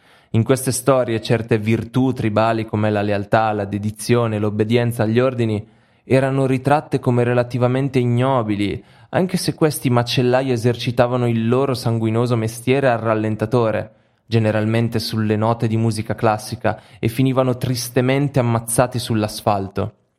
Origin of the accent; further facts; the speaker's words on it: England, United Kingdom; Sono cresciuto in Inghilterra negli anni 70, quando l'ombra della Seconda Guerra Mondiale aleggiava ancora pesantemente nelle menti delle persone.